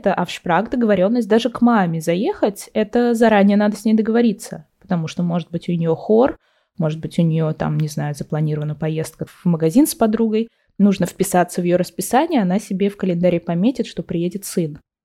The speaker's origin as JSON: {"language": "Russian", "country": "India", "tie": "born or raised there", "lives_now": "Netherlands", "said": "Я росла сама в Индии"}